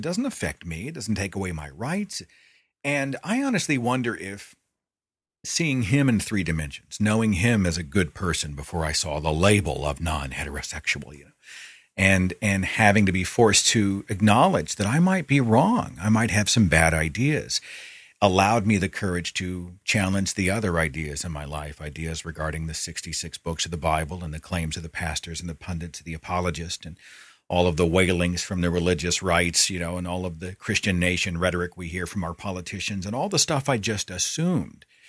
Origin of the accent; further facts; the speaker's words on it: Tulsa, Oklahoma, United States; Where we did a conference in my hometown of Tulsa just a few weeks ago.